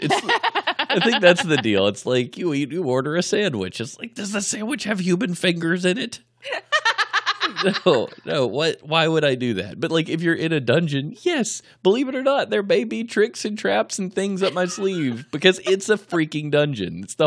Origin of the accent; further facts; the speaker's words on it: United States; We're like, we're American. We just sound like this. We have an uninteresting accent.